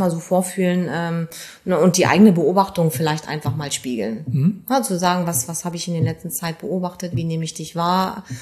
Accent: Nordhorn, Lower Saxony, Germany; Meine Heimat. Ruhe.

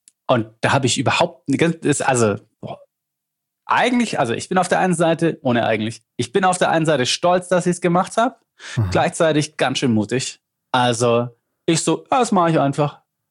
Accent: Lindau, Bavaria, Germany; accent: Swabian

